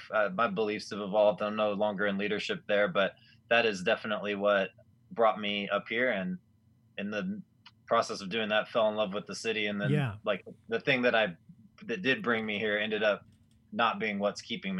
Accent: Arlington, Texas, United States; And I've basically my first 25 years or so were spent in the Dallas area, with a couple exceptions around the country. But, I grew up in Arlington, which is the suburb right between Dallas and Fort Worth.

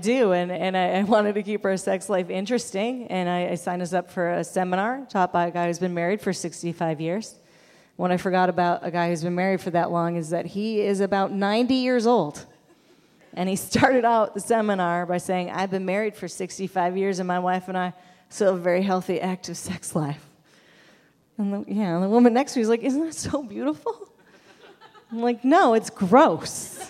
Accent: Buffalo, New York, United States; also born or lived in Van Nuys; I am from Buffalo, New York, but I spent about 4 years living down near Los Angeles in a town called Van Nuys.

